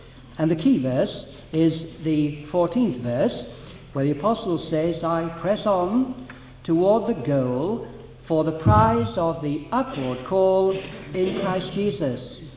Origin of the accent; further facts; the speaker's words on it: Yorkshire and the Humber, United Kingdom; As the Yorkshireman I say, tut tut too.